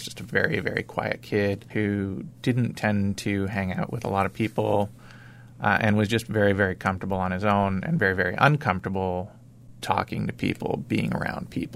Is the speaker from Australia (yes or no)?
no; Canada; It was all just having a wonderful life growing up as a Canadian boy.